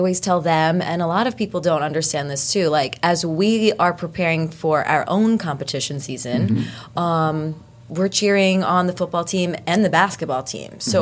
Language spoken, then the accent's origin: English; Levittown, New York, United States; So I grew up in Long Island in Levittown.